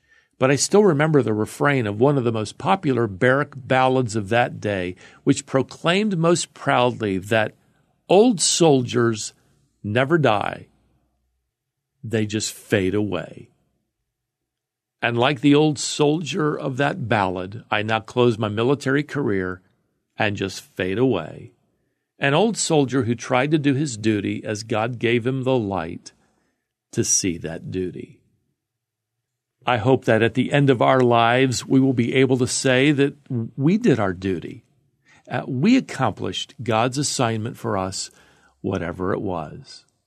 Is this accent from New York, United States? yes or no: no; Norfolk, Virginia, United States; Growing up in Norfolk, Virginia, one of my favorite places to visit in downtown Norfolk was the MacArthur Memorial.